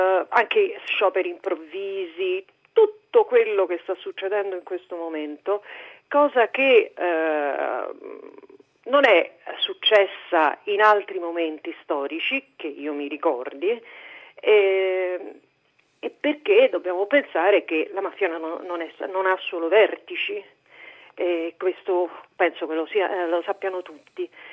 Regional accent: Rome, Lazio, Italy; abito fuori Roma, ma sono di Roma e ho 60 anni.

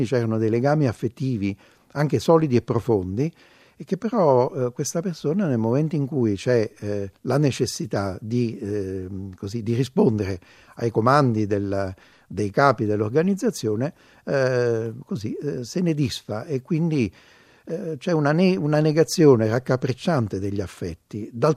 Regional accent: Naples, Campania, Italy; sono napoletano e ho letto tante pubblicazioni

